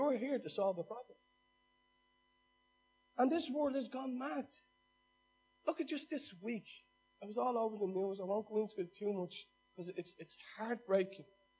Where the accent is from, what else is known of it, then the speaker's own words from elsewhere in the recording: Dolphin's Barn, Leinster, Ireland; You look in places like where I grew up in Dolphin's Barn